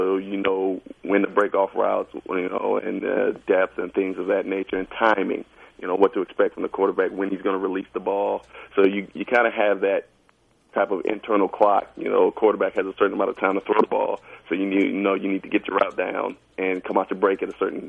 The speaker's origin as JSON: {"language": "English", "region": "Midwest", "country": "United States", "tie": "born or raised there", "said": "I grew up in Big Ten country, so, you know, I pick up Michigan, Ohio State, Michigan State, and all those guys"}